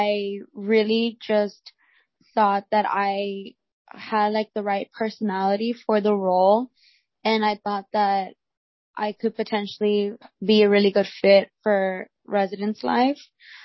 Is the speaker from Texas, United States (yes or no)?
yes; Laredo, Texas, United States; I'm from Laredo, Texas, and I became an RA my sophomore year, so about 2.5 years ago.